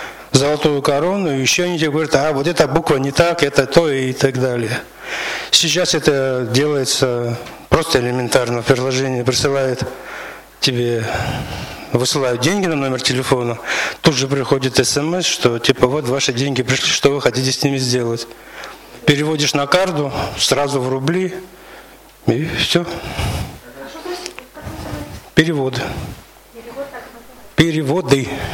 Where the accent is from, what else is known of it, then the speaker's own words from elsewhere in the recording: Tbilisi, Georgia; допустим, я сам из Тбилиси